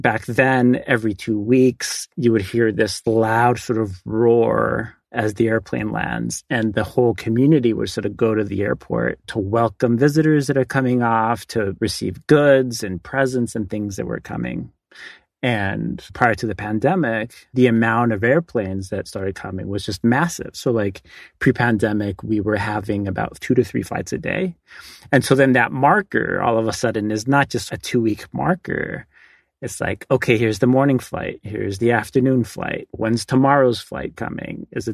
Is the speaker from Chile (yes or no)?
yes; Easter Island, Valparaíso, Chile; I was born on Rapa Nui. While there was very little contact, but there was some contact because my mom is American.